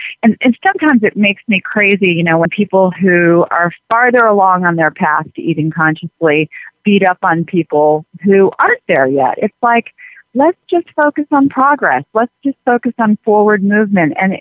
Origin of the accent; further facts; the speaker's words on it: Atlanta, Georgia, United States; I grew up in Atlanta, Georgia, eating chicken fried steak and barbecued ribs and all of that stuff.